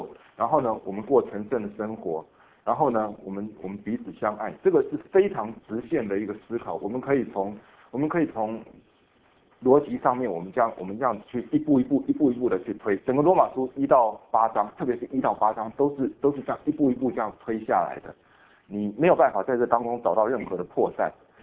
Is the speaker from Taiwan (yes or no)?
yes; Taiwan; 我们从台湾来的都有这么一个压力